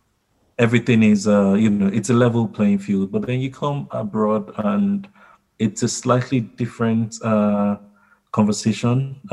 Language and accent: English; Nigeria; first language Yoruba; English is a second language; Like me growing up in Nigeria, you go to school. If you speak your native language, I speak Yoruba.